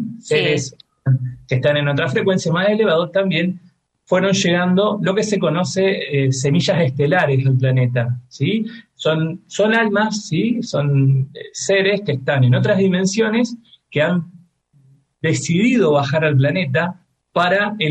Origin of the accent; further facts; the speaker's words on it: Rosario, Santa Fe, Argentina; como bien dijo Lore, soy de Rosario, tengo 41 años